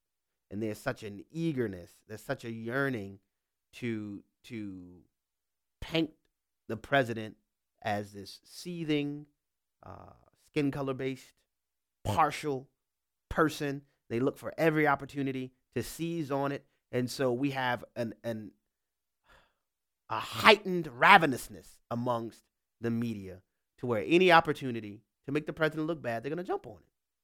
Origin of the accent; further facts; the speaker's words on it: Louisiana, United States; We'll begin in my home state of Louisiana, where Sonia is on the line.